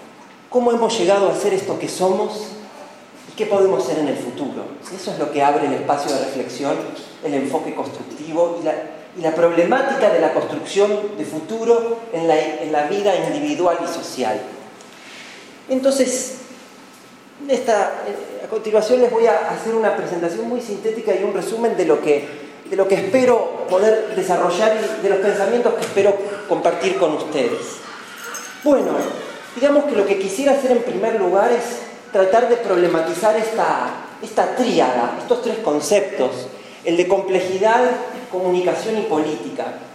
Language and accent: Spanish; Castelar, Buenos Aires Province, Argentina; yo me crié con mi familia, con ella en su casa cuando era pequeño, allá en el Castelar en Buenos Aires.